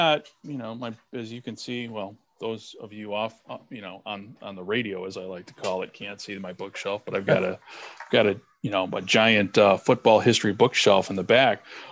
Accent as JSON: {"language": "English", "region": "Michigan", "country": "United States", "tie": "born or raised there", "said": "I was all of seven and growing up in Michigan."}